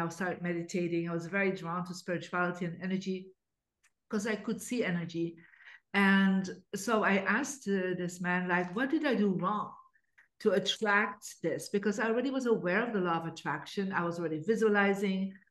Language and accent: English; Belgium; I'm from Belgium, Catholic family.